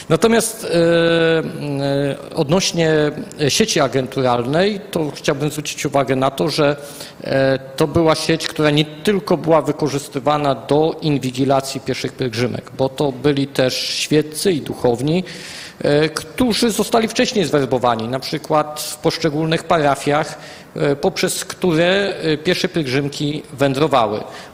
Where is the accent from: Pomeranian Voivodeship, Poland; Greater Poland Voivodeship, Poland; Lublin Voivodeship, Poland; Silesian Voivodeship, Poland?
Lublin Voivodeship, Poland; Janów Lubelski; w Janowie Lubelskim, mojej rodzinnej miejscowości